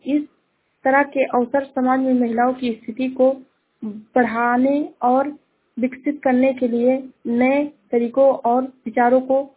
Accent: Uttar Pradesh, India; मैं जिला श्रावस्ती से हूँ।

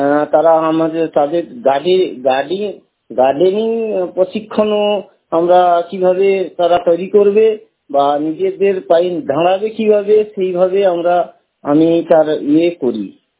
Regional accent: Contai, West Bengal, India; আমি পূর্ব মেদিনীপুরের, আমার বাড়ি পূর্ব মেদিনীপুর কাঁথি।

